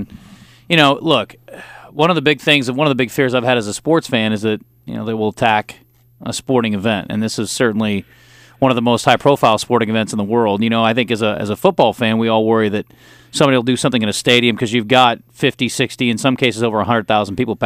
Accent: United States; But I think as an American, now we all sort of band together and go in and see who we can help.

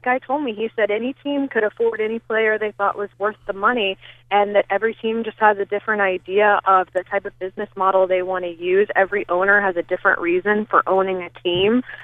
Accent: Atlanta, Georgia, United States; I grew up in Atlanta in the 80s with the Braves

